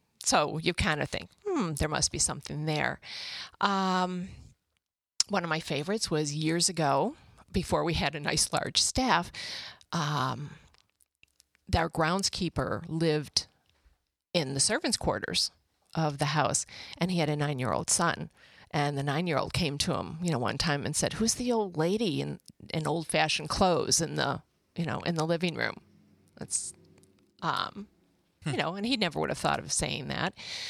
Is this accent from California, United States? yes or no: no; Buffalo, New York, United States; I grew up in Buffalo.